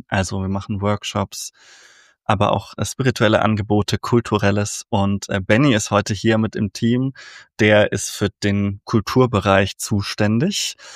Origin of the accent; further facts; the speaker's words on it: Nuremberg, Bavaria, Germany; Ja, und ich komme ursprünglich aus Nürnberg. Ich bin evangelischer Theologe